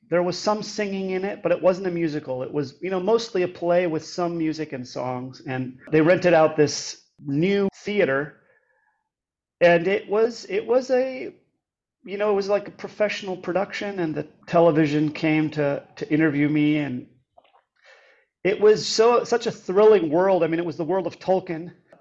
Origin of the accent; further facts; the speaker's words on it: Austria; English is a second language; I grew up in Austria, and when I was 15, there was a production.